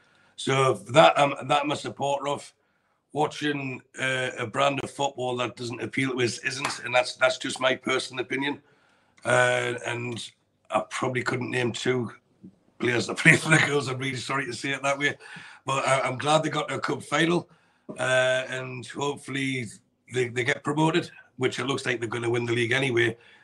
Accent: Scotland, United Kingdom; I am not an honorary Scotsman. I am a Scotsman, but I'll give you a non-English view of the England game.

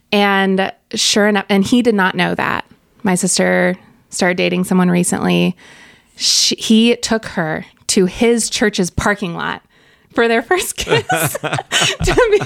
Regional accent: Minnesota, United States; also born or lived in Oklahoma / Chicago; But I was born in Oklahoma, but mm-hmm. I grew up, I say I'm half Northern, half Southern, because I grew up in Minnesota.

